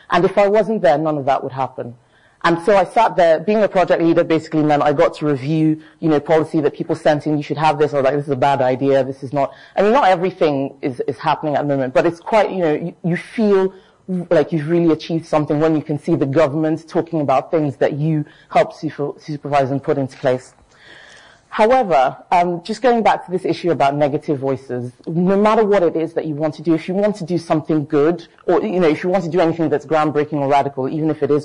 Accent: Nigeria; So I, being Nigerian, my instinct, immediately she did that, I chased after her.

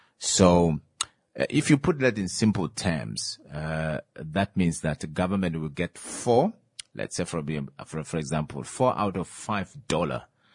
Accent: Oshakati, Oshana, Namibia; And I grew up in Oshakati.

